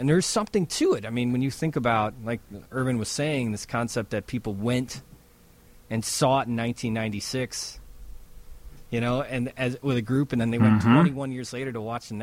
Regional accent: Chicago, Illinois, United States; No, I live in Chicago. I'm from Chicago.

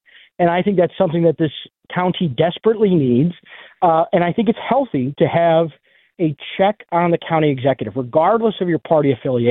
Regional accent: Amherst, New York, United States; I grew up in Amherst. It's my hometown where my family lives.

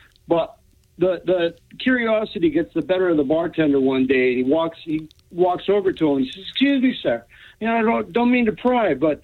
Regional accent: Scotland, United Kingdom; First I got to preface this saying I'm Scottish, so... Happy St. Patrick's Day, but I'm still Scottish.

